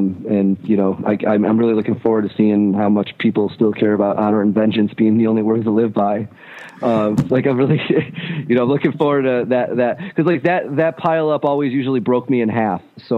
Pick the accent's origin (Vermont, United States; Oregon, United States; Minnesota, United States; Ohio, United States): Ohio, United States; North Royalton; Like, I grew up in North Royalton right on the border of Strongsville.